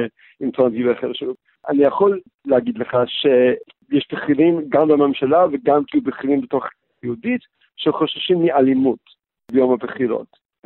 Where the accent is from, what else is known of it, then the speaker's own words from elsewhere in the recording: United States; אני מרגיש פתוח בארצות הברית, אני אמריקאי, אני גאה להיות אמריקאי